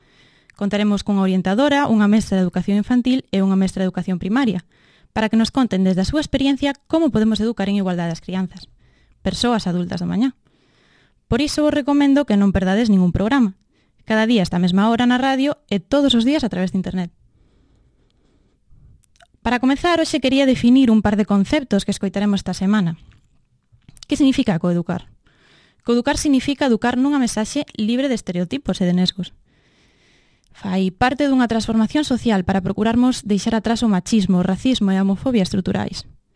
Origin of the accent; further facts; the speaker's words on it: Fene, Galicia, Spain; born there; Son xornalista, nacín en Fene hai 24 anos.